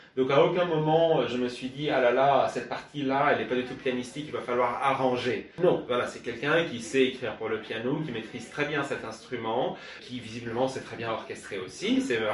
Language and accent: French; France; Moi-même, moi je suis français. Ah, d'accord. Moi je suis français d'origine mexicaine. Ma mère est mexicaine et mon père est libanais